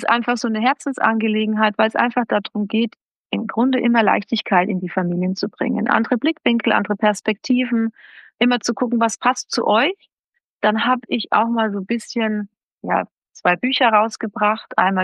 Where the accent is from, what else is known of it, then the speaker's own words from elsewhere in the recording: Neumarkt in der Oberpfalz, Bavaria, Germany; Ja, also ich komme aus Neumarkt in der Oberpfalz, also in Bayern.